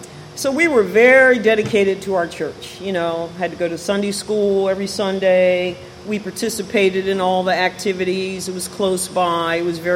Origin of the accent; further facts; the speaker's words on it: New Jersey, United States; born there; So I was born in Monmouth County, New Jersey.